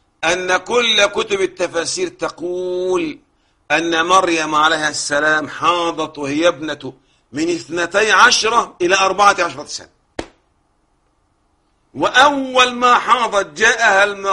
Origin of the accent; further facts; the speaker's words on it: Egypt; عندنا في مصر في مصر